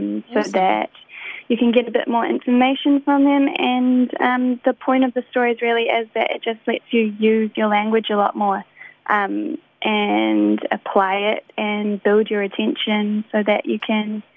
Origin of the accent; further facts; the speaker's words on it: Te Kaha, Bay of Plenty, New Zealand; also born or lived in Rotorua; now in Auckland, New Zealand; We're originally from Te Kaha, Te Whanau Apanui, but also moved over to Rotorua, so in part, we are Te Arawa too, and now we are based in Auckland